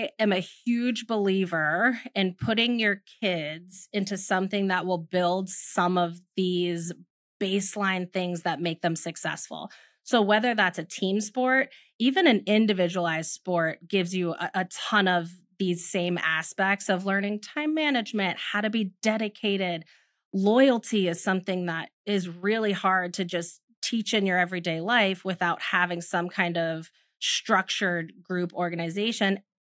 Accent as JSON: {"language": "English", "region": "Louisiana", "country": "United States", "tie": "born or raised there", "said": "So we're not from the bayou. We kind of grew up city side. So I'm just a quick suburb away from New Orleans."}